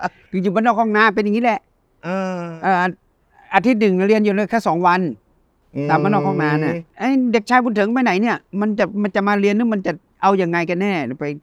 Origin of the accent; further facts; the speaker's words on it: Nikhom Kham Soi, Mukdahan, Thailand; เป็นคนมุกดาหารสมัยเป็นเด็กๆนี่เราทำไร่ทำนานะอำเภอนิคมคำสร้อย